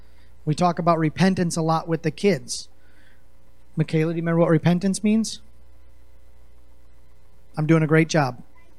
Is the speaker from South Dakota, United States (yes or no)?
no; Wisconsin, United States; born there; It kind of reads Wisconsinite for me, so that's cool. I was born in Wisconsin.